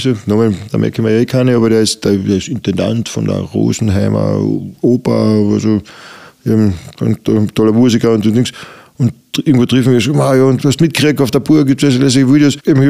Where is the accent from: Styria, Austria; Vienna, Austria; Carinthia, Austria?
Carinthia, Austria; wie viele hunderte Nächtigungen bei uns in Kärnten, die extra herfahren